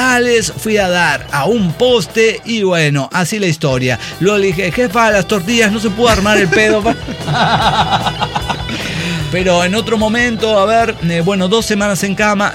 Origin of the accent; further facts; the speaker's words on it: Mexico; no soy de Argentina, soy de México